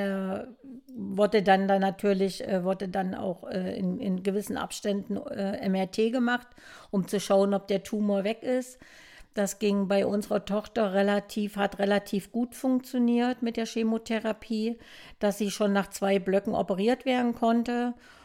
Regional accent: Saxony, Germany; wir kommen ja aus Nordsachsen

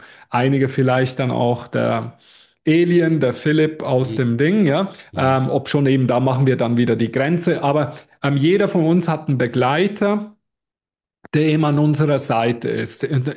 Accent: Switzerland; ich bin Schweizer

